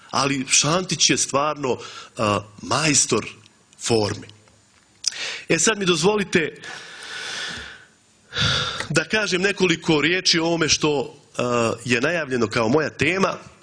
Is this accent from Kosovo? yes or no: no; Zmijanje, Republika Srpska, Bosnia & Herzegovina; ja Nerado govorim ekavski, jer mi je maternji i ekavski, iz Kočićevog zmijanja sam.